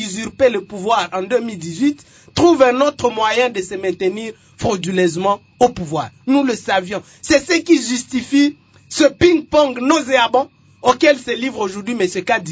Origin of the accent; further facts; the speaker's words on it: Ituri, DR Congo; Chez moi, en Ituri, et partout à l'Est.